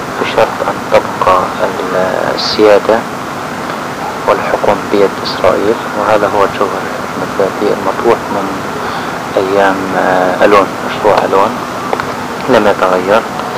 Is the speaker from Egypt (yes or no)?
no; Palestine; ولكن كفلسطينيين موجودين في قرانا